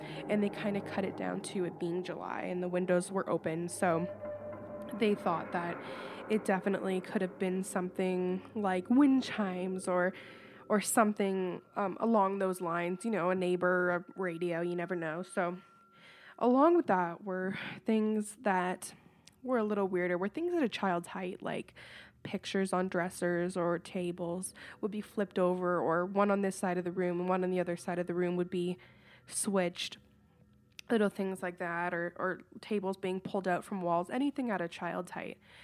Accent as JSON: {"language": "English", "town": "Woodstock", "region": "Ontario", "country": "Canada", "said": "I am from Woodstock, Ontario, Canada, and I was born in 1991"}